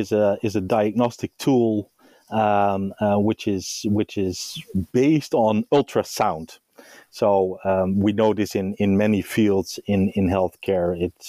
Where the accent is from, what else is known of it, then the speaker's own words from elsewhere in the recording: Netherlands; I'm born and bred in the Netherlands, still live there in the northern part of the Netherlands